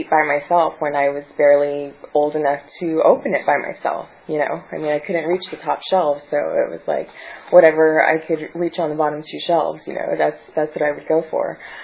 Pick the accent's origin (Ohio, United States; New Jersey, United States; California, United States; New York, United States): California, United States; Bakersfield; I grew up in Bakersfield, California, and I graduated from high school, and I went away to college